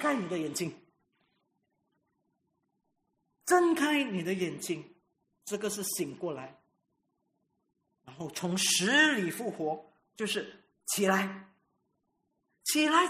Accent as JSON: {"language": "Chinese", "country": "Singapore", "said": "我们新加坡人很喜欢投诉，对不对？"}